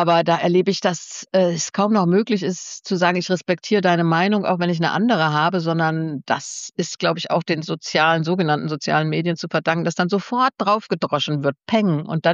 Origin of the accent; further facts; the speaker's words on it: Allendorf, Hesse, Germany; also born or lived in Marburg; aufgewachsen sind wir in Allendorf und Allendorf ist ein ein Mischgebilde. Ja, das war die größte Munitionsfabrik der Nazis.